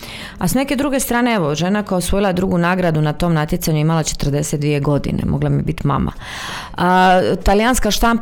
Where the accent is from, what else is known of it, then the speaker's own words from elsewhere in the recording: Trogir, Split-Dalmatia County, Croatia; Rođena sam daleke 1983. U Splitu. Djetinjstvom sam provela u Trogiru. Tamo me vezuje moja mladost i svi ti moji rani dani. To je nekakva moja oaza koja se uvijek vrlo rado vraća. Moj topli dom.